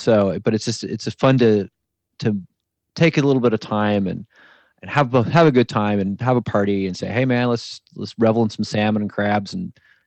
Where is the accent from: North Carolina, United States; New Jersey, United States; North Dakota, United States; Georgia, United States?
New Jersey, United States; And I grew up in New Jersey and my mom is from Gloucester, Massachusetts.